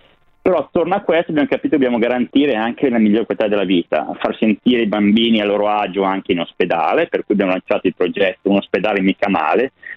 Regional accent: Milan, Lombardy, Italy; siamo milanesi, siamo un po' bauscia di natura

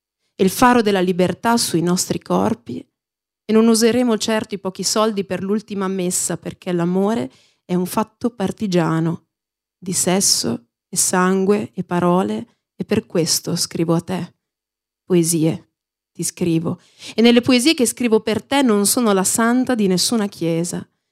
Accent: Modena, Emilia-Romagna, Italy; E quindi io sono di Modena e quando andavo alle elementari sono stata fortunata

